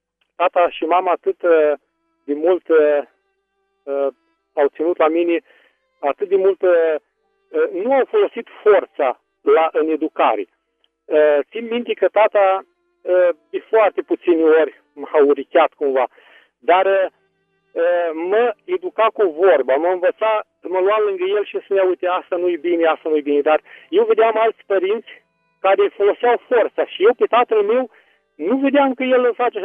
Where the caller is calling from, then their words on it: Suceava County, Romania; de la Melișou, Suceava.